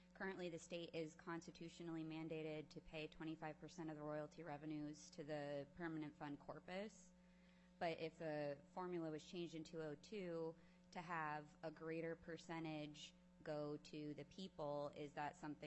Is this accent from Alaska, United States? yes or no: yes; Anchorage, Alaska, United States; I'm born and raised in Anchorage, went to the Anchorage School District and attended the university